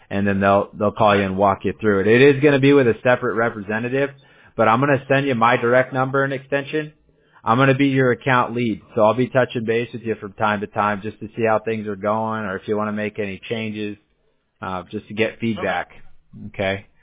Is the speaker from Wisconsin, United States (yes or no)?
no; Newport Beach, California, United States; I grew up in Newport Beach in Orange County, Southern California.